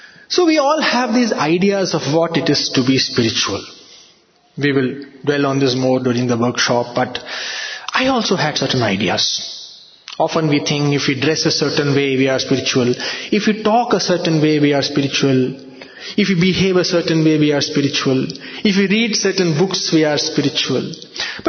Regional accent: Delhi, India; And Swami started, first used to … Because I came from Delhi.

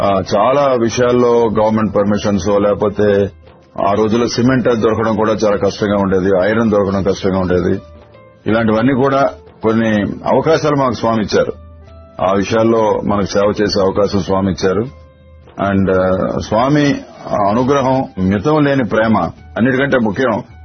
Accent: Andhra Pradesh, India; మాది శ్రీకాకుళం జిల్లా.

